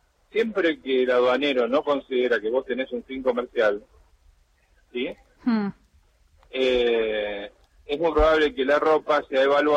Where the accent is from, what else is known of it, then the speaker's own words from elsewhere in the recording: Argentina; somos seres humanos, somos argentinos